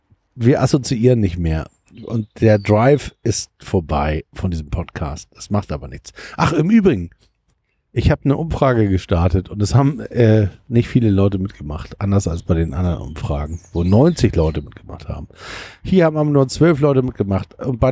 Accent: Hamburg, Germany; wusste natürlich nicht als Hamburger, dass Duisburg mit der Bahn 20 Minuten weit weg ist

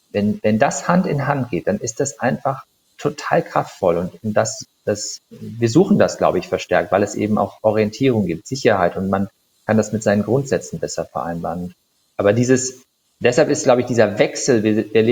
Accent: Gummersbach, North Rhine-Westphalia, Germany; born there; now in Cologne, Germany; Gummersbach, da sind wir ja geboren im Prinzip. Mein Großvater hat das Unternehmen dort gegründet

